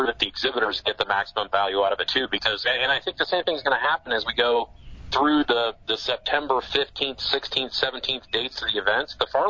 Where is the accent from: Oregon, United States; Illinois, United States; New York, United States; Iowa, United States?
Iowa, United States; and I grew up in Central Iowa